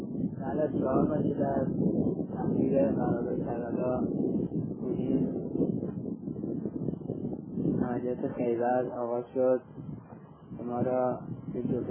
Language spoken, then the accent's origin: Persian; Iran; born there; در سال 1347 از ایران به دنیا آمدم